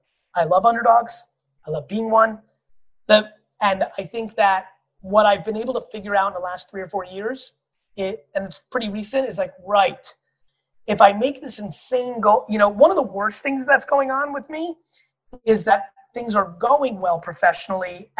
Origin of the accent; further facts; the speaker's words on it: Belarus; born there; English is a second language; moved away; I'm 44. I was born in Russia, the Soviet Union. I was born in Belarus, but it was known as Russia/USSR.